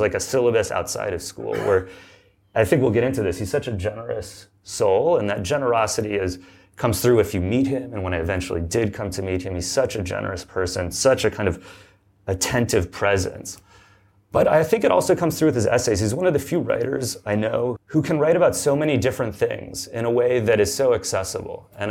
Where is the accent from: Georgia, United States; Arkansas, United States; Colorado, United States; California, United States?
California, United States; So I grew up in Southern California in one of those like McMansion-y kind of like pink stucco homes.